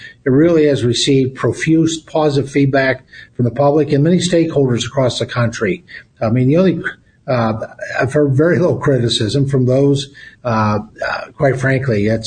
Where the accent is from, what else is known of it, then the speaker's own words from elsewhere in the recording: Pennsylvania, United States; I'm from Pennsylvania, but quite frankly, we wrote this bill for American agriculture